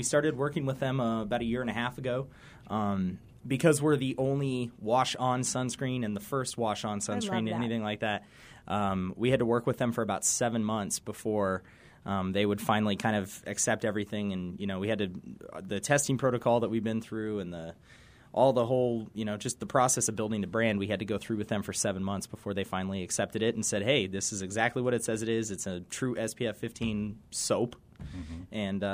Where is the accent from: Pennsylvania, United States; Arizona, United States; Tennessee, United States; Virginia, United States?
Arizona, United States; like I said, born and raised in Arizona, so we're located right out of Tempe.